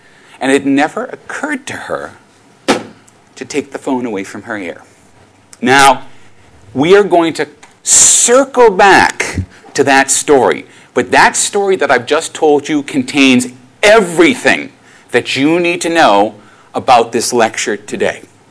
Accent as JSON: {"language": "English", "region": "Rhode Island", "country": "United States", "tie": "born or raised there", "said": "I was a young geek growing up in Rhode Island, suburban Rhode Island, which is this area over by Boston in Massachusetts in North America."}